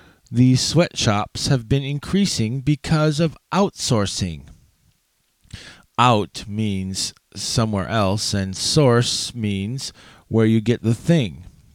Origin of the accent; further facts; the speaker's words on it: Seattle, Washington, United States; one very famous one was in Seattle, my hometown.